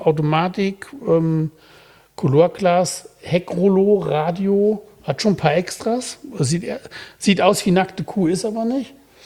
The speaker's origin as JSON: {"language": "German", "region": "North Rhine-Westphalia", "country": "Germany", "tie": "born or raised there", "said": "Ich bin ja im Siegerland groß geworden."}